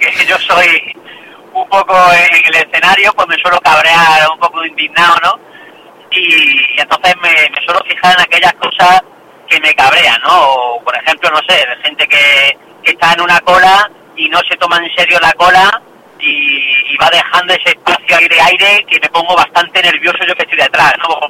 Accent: Jaén, Andalusia, Spain; De empezar a actuar en locales propio de mi ciudad, yo soy de Jaén, empecé a actuar ahí con los amigos

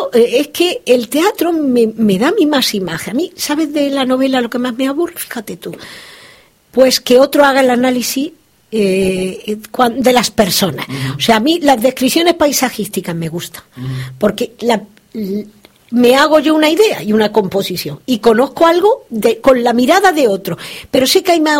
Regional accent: Granada, Andalusia, Spain; yo soy granadina

